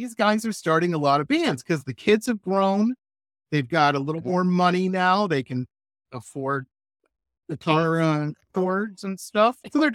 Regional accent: Detroit, Michigan, United States; But growing up, I grew up in Metro Detroit

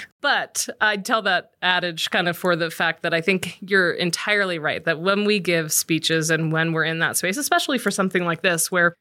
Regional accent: Los Angeles, California, United States; now in Colorado, United States; I grew up in Los Angeles and went to school in San Diego. So you couldn't not find me at the beach on any given day.

